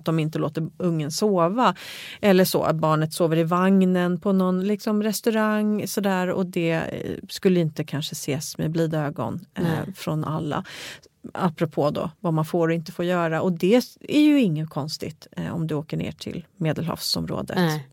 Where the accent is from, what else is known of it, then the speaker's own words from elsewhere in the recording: Sweden; det är ju någonting som vi som svenskar då, eller boendes här i Norden, kan åka dit och reflektera kring